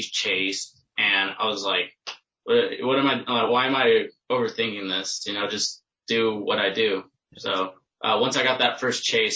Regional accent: Texas, United States; I grew up in Texas. So I had warm weather going year round. And then moving to Illinois, it was a little bit tough for the first few seasons to get used to the cold weather

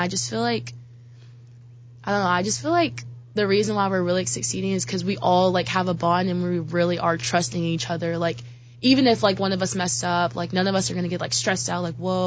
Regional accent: Arkansas, United States; now in Illinois, United States; I am from Arkansas.

